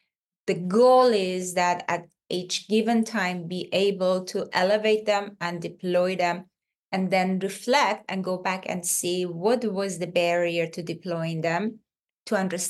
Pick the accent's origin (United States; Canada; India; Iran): Iran; moved away as an adult; I'm originally from Iran, born and raised in Iran, did my medical school in Iran, and about 25 years ago, I left and I came and started my journey outside Iran.